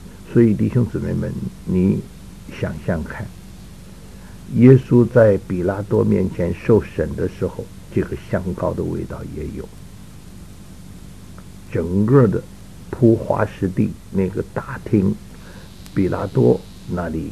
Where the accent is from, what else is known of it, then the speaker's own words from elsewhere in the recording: North China, China; 我们在北方，我们家乡也有这个故事。